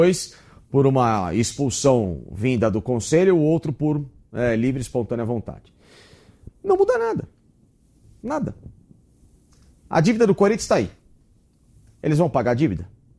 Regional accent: São Paulo, Brazil; porque eu sou do Tatuapé, eu posso falar muito bem.

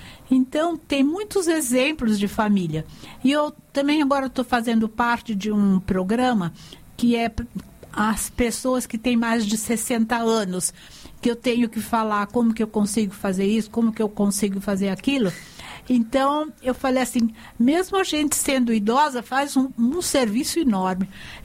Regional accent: Piracicaba, São Paulo, Brazil; born there; eu morava em São Paulo, capital, mas a minha mãe estava idosa. Eu fui para Piracicaba, onde eu nasci, interior de São Paulo.

